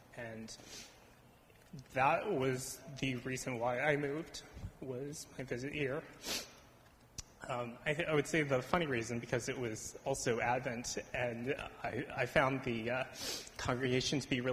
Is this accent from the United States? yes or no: yes; Texas, United States; I am originally from Texas. I was born and raised there